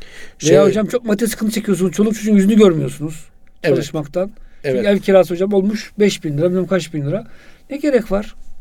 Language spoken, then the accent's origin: Turkish; Aegean Region, Turkey; Hocam, bizim Ege bölgesinde mesela yani biz de köyden, yani anne babamız itibariyle köylüyüz.